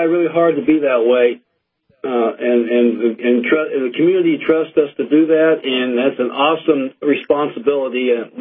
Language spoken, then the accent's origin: English; Minneapolis, Minnesota, United States; I came from Minneapolis, and what they did there was that they go shop with the cop or shop with the kids